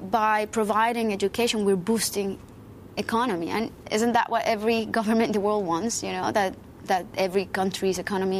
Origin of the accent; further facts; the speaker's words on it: Colombia; I grew up in Colombia. Colombia, yeah. Is a developing country where a lot of people don't have access to the most basic needs